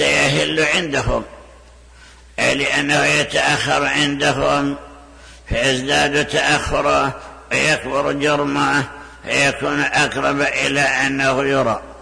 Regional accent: Najd, Saudi Arabia; لو رؤية عندنا في نجد بعد الشمس ب2 دقائق

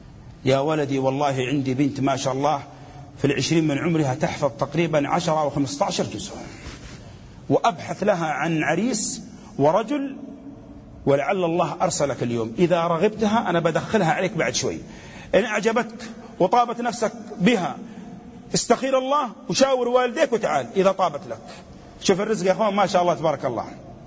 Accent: Saudi Arabia; حين عندنا في السعودية نسميها الداخلية

